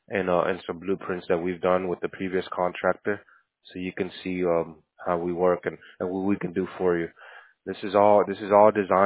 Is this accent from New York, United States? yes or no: no; Texas, United States; I am from, actually, originally from Texas. Well, my family comes from, I'm a third generation, but my family comes from El Salvador.